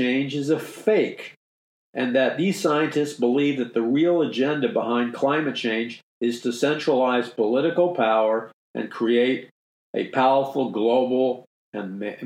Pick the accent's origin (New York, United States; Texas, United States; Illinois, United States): New York, United States; New York City; because I grew up in Jackson Heights, Queens, during the hippie days.